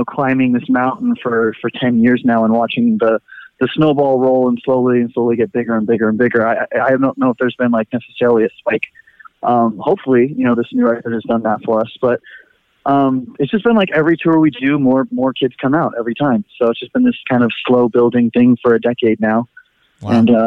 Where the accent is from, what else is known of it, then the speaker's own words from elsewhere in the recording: Fremont, California, United States; So Ian and I grew up in Fremont together, the guitarist Ian.